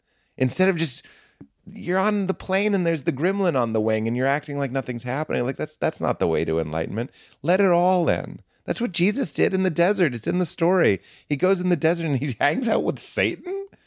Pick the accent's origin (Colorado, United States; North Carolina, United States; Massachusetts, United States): Massachusetts, United States; Boston; This is who I am. … I'm from Boston. I'm a Protestant. I don't like gambling, whatever it might be.